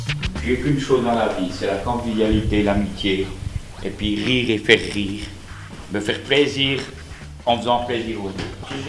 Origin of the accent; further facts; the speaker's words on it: Le Péquignot, Jura, Switzerland; born there; Je suis né au Pepe Quignot, j'y mourrai, ça c'est sûr. Je tiens trop à mon pays, à mon Jura, parce que je suis d'origine lucernoise. Mais je suis plus jurassien parce que mes amis sont jurats.